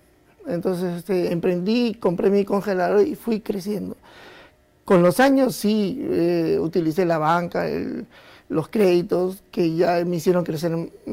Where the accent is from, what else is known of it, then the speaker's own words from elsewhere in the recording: Peru; tenemos que tomar conciencia que todos somos peruanos